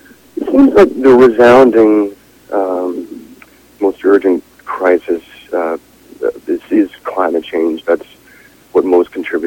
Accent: Prince Edward Island, Canada; I will say that I'm from Prince Edward Island, and I do think that that living on an island has played into this in some way.

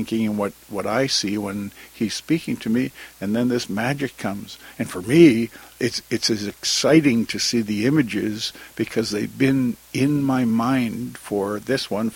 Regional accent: British Columbia, Canada; as a child growing up, the history of BC has always been uppermost in my mind

